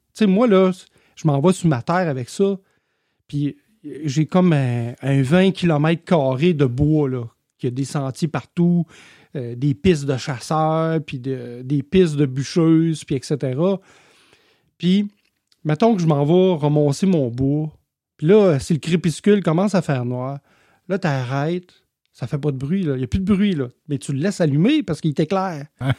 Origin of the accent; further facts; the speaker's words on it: Val-d'Or, Quebec, Canada; Fait que oui, moi je viens de Val d'Or, hein. Tu sais, moi je viens de l'Abitibi. Okay, en Abitibi, pas de motoneige, l'hiver, là. C'est long en tabarouette.